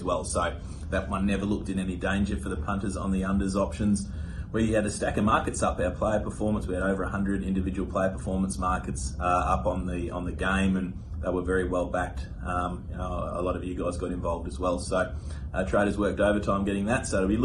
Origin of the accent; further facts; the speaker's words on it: Queensland, Australia; obviously being a Queenslander